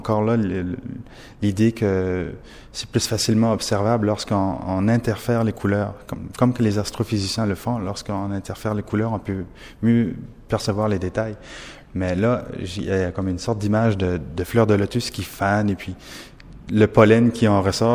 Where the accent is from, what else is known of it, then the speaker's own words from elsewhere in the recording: New Brunswick, Canada; Moi, je viens du Nouveau-Brunswick.